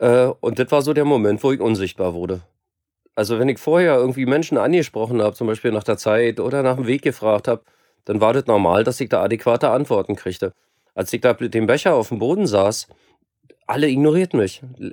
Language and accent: German; Berlin, Germany; moved away; also born or lived in Rothenburg / Cologne / Sweden / Gran Canaria; bin eigentlich Berliner, war aber 15 Jahre nicht in Berlin. Ich habe noch 4 Jahre in Rothenburg-Würme gelebt, war ein knappes Jahr in Köln, habe dann 2 Jahre in Schweden gelebt und war dann insgesamt 8 Jahre in Spanien auf Gran Canaria.